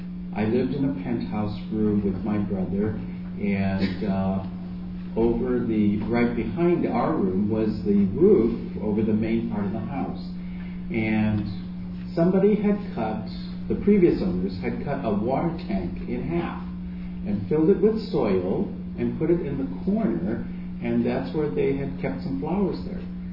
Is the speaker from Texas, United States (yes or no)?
no; San Francisco, California, United States; also born or lived in Boston, United States; growing up in the North Beach, where part of our daily life was people like Carol Doda, like Lawrence Ferlinghetti, like Phyllis Diller.